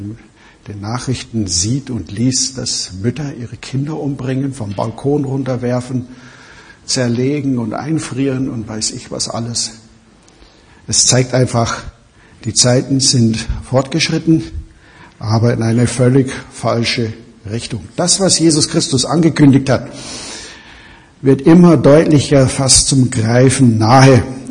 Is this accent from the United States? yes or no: yes; United States; Als Amerikaner habe ich ein wenig geschmunzelt, als endlich der Barack Obama eintraf.